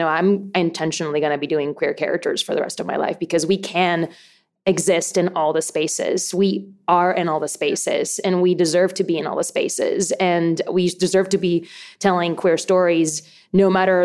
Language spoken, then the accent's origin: English; Puerto Rico; And I had been born and raised in Puerto Rico, and I was very tomboyish.